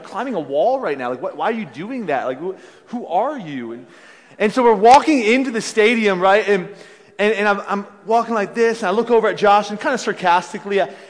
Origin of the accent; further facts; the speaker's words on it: Philadelphia, Pennsylvania, United States; I grew up in Philadelphia. Now we live about 50 miles south of Cleveland, so there's Indians fans everywhere.